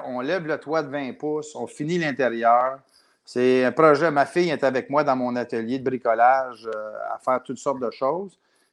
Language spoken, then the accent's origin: French; Gatineau, Quebec, Canada; Mes racines sont Notre-Dame-de-la-Paix. J'ai été élevé à Gatineau.